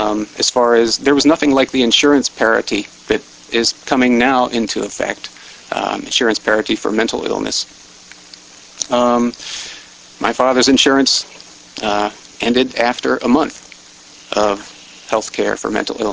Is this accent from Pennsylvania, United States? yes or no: no; Boston, Massachusetts, United States; also born or lived in Baltimore; I'm from the Boston area, although okay. I was born in Baltimore, Washington, that area.